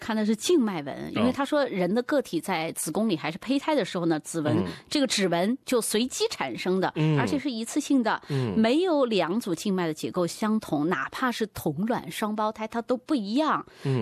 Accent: Mianyang, Sichuan, China; 哎呦，来自我故乡的一条消息哈

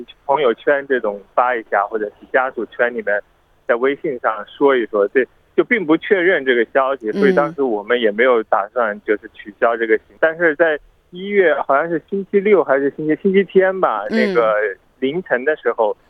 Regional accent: Wuhan, Hubei, China; 就是因为我的老家是武汉的，所以我们要回去看一下

